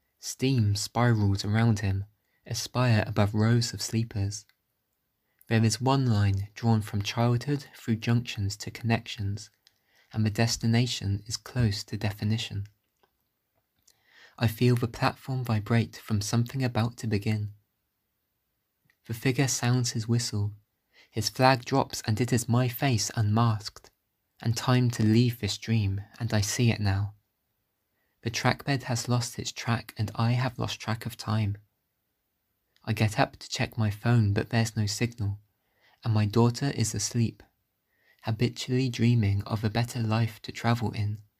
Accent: South West England, United Kingdom; So I grew up in the Forest of Dean in Gloucestershire, and I do draw on that location for ideas for my poems.

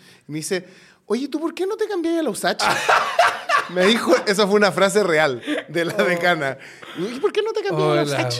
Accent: Chile; por como chileno de los 90

